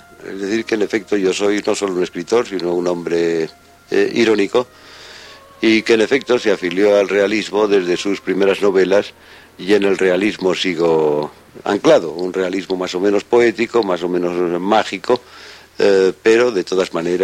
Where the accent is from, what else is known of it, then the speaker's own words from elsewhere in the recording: Valladolid, Castile and León, Spain; born there; Yo nací aquí en Valladolid en 17 de octubre de 1920... en una casa que todavía está en pie milagrosamente